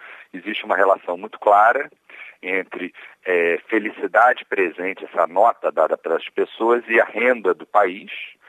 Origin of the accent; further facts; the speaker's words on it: Brazil; Nós moramos aqui, somos brasileiros, mas nos surpreendeu o fato de ser o maior dentro de um grupo grande de países, né?